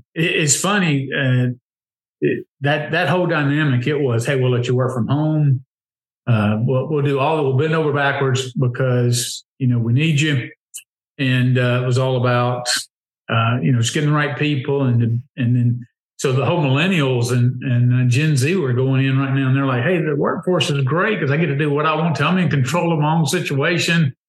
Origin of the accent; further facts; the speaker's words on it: Southeast, United States; we're from the Southeast, and we don't have a lot of unions and stuff like that. Most of us live in right to work states.